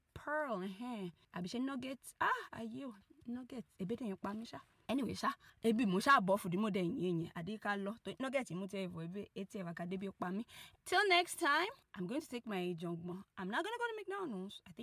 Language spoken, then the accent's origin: English; Nigeria; And just so that you can know I'm Nigerian.